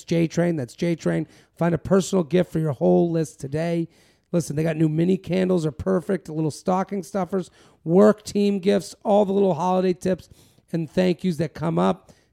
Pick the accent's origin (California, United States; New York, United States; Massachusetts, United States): Massachusetts, United States; Maine, because I used to be, every summer I'd be in Maine and I'm from Massachusetts.